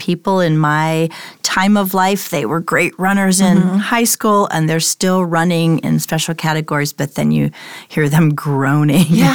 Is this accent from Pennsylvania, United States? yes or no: no; Illinois, United States; or if you're in my hometown in Illinois, it might be snowing